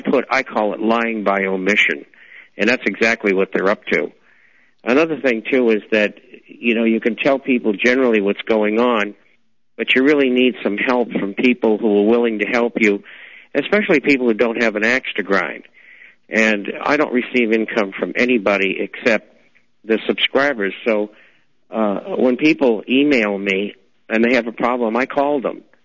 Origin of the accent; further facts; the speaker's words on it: Boston, Massachusetts, United States; I grew up in Boston, and I came from a poor family.